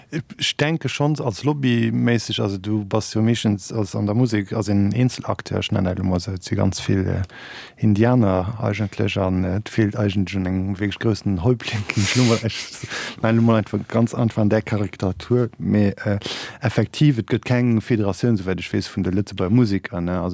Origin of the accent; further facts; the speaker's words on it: Switzerland; erstens als Schweizer